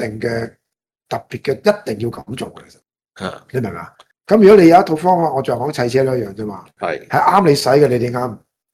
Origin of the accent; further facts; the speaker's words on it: China; 咁我哋中国人好早已经将呢叫功夫啦